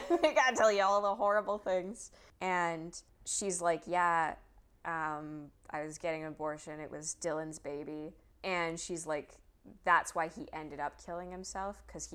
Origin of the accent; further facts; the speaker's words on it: British Columbia, Canada; as the Canadian Vancouver Island person that you're claiming to be, it's perfectly normal.